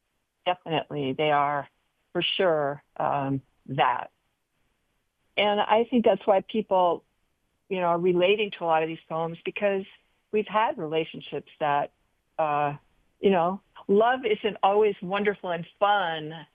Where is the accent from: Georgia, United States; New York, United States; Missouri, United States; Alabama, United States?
New York, United States; New York City; You know, I was growing up in New York City